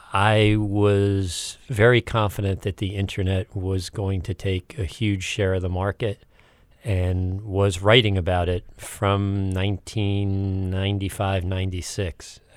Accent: Manhattan, New York, United States; So I'm from Manhattan. Lived there till I was 8, and then my mom got mugged in our elevator of our building, and we decided to move out to the presumed safety of the suburbs.

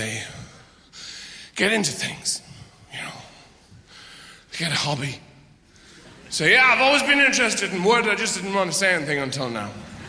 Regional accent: Ireland; because I wasn't aware of a class system growing up in Ireland.

